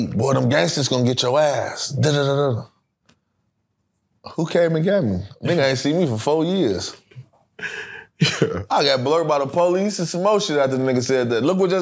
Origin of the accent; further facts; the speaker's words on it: Chicago, Illinois, United States; now in Las Vegas, United States; I'm from Chicago. Why is they bothering me in Vegas if ain't nobody put them on … in Vegas already?